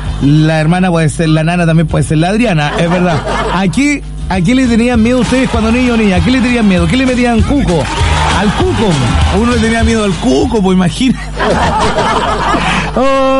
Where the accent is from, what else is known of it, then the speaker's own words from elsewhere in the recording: Chile; tenemos miedo como chilenos